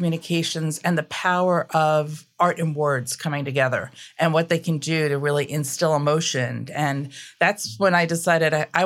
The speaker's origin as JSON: {"language": "English", "town": "New York City", "region": "New York", "country": "United States", "tie": "born or raised there", "said": "So I'm a native of New York City. I was born and raised in Manhattan. My parents were immigrants."}